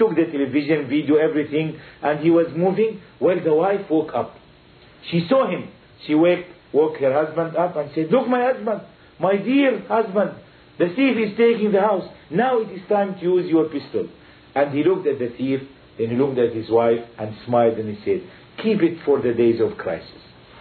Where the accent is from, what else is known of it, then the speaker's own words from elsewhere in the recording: Jerusalem, Palestine; I am Palestinian. I am from Jerusalem itself. My house is near Al-Masjid Al-Aqsa. I was born in Jerusalem in 1942.